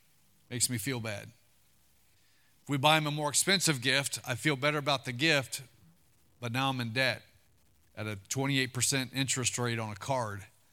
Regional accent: Wisconsin, United States; a girl that I grew up with in Wisconsin, her niece just got diagnosed with something.

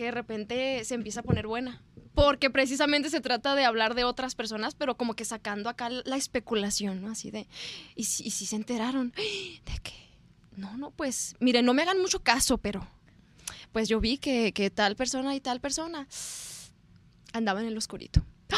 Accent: Mexico; somos mexicanos. Crecimos con las telenovelas

